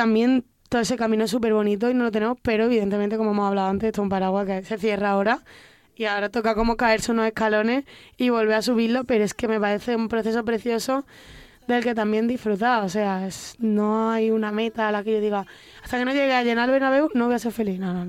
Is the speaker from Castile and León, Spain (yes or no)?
no; Mijas, Andalusia, Spain; also born or lived in Almería / Granada; now in Madrid, Spain; he vivido en Almería, he vivido en Granada, he vivido aquí en Madrid. Dentro de Málaga he vivido en muchos sitios. Como en Mijas, en Fuengirola, en la Costa del Sol